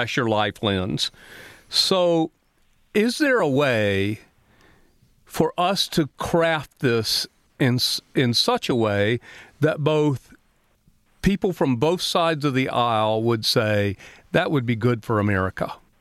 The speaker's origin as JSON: {"language": "English", "region": "Alabama", "country": "United States", "said": "And we should all be impressed, because I'm from Alabama."}